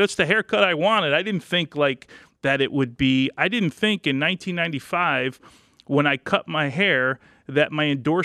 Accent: Kearny, New Jersey, United States; Yeah, I mean, I was a kid from New Jersey. I fought my way out of Kearney

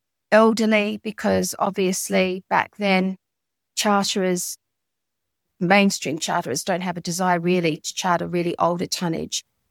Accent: Australia; moved away as an adult; now in London, United Kingdom; You probably tell I'm Australian and I came out here 20 years ago to work with just all the opportunities that were here in London.

